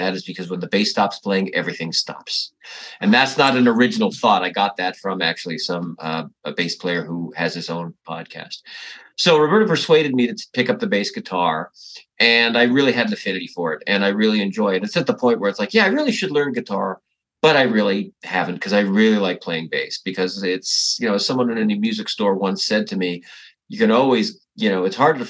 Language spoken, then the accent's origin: English; Toronto, Ontario, Canada; I grew up in Toronto, Canada, which had a thriving music scene when I was growing up.